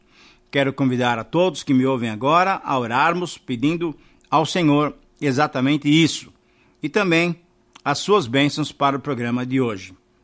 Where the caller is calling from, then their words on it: Lençóis Paulista, São Paulo, Brazil; Sou da cidade de Lençóis Paulista e estou enviando este e-mail